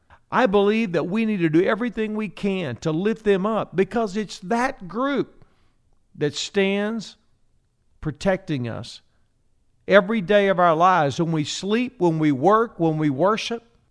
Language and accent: English; United States; But also, I'm an American. I'm an American. That's what I am. I live in a great country.